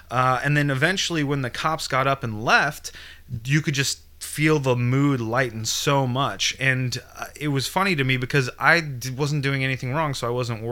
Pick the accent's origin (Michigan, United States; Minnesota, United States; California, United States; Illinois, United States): California, United States; we're weirdos from California that probably look pretty out of place.